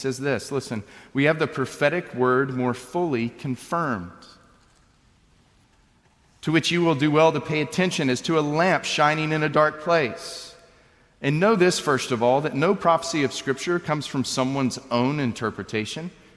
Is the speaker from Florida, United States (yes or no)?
no; Wichita Falls, Texas, United States; You see, I grew up in Wichita Falls, Texas, where you eat to live, you don't live to eat.